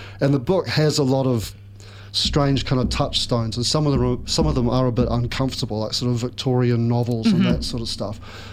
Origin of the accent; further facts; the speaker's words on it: New Zealand; And being a New Zealander